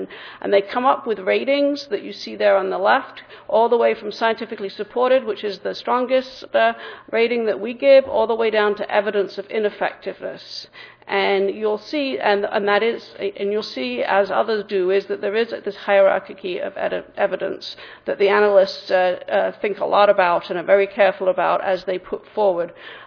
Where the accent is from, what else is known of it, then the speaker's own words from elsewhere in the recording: England, United Kingdom; also born or lived in Massachusetts / Midwest; now in United States; I grew up in England and then spent 5 years in Massachusetts and then back and forth in the Midwest. So England and Massachusetts are responsible primarily for the way that I talk.